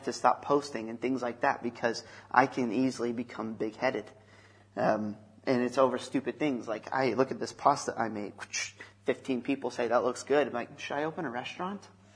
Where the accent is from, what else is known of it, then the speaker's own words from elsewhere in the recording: United States; obviously I'm American, so that helps.